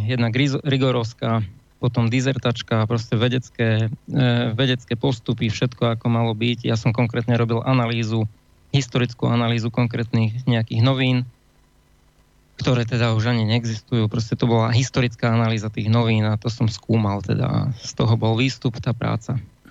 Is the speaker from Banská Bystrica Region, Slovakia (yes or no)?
yes; Banská Bystrica, Banská Bystrica Region, Slovakia; Áno, som Bystričan, ale hľadal som všade možne.